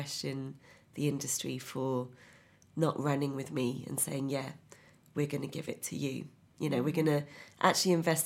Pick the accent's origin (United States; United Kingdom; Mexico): United Kingdom; issues of being a brown woman, I'd say, and also being British